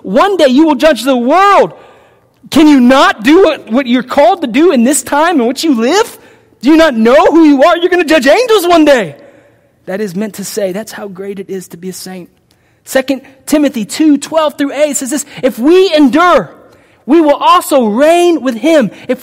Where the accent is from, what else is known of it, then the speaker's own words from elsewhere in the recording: United States; If you, like me, know that as an American, we are rich, we're prosperous